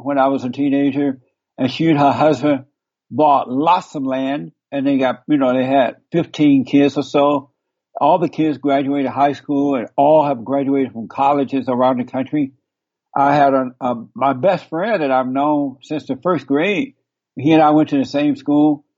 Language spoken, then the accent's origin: English; Alabama, United States; I was born in Alabama on a plantation down near Montgomery, Alabama, more closer to Tuskegee, Alabama. And I grew up under the Jim Crow laws.